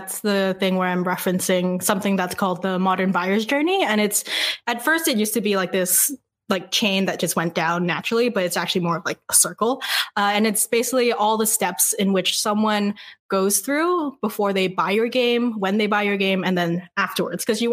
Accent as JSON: {"language": "English", "town": "Vancouver", "region": "British Columbia", "country": "Canada", "said": "But me personally, I'm actually from Vancouver, so here in Quebec, we speak a lot of French, which I do none of, which is unfortunate."}